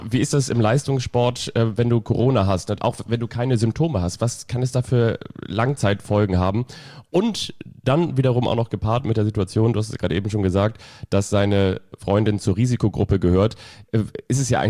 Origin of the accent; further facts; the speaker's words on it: Kiel, Schleswig-Holstein, Germany; ich bin ja im Großraum von Kiel aufgewachsen